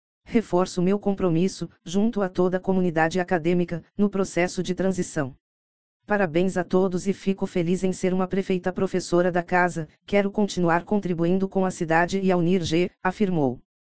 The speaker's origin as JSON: {"language": "Portuguese", "town": "Gurupi", "region": "Tocantins", "country": "Brazil", "said": "Me sinto honrado em estar aqui, pois sou de Gurupi e acompanho o crescimento da instituição"}